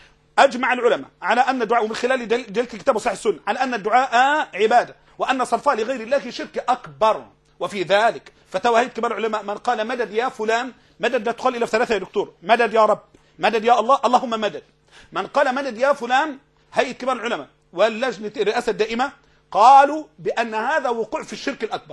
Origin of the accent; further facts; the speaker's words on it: Syria; اشتغل حي حي عندنا في سوريا حي